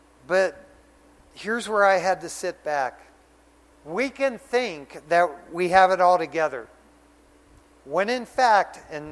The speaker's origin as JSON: {"language": "English", "town": "Detroit", "region": "Michigan", "country": "United States", "tie": "born or raised there", "said": "Growing up in Detroit, Michigan, I was known as a backyard mechanic."}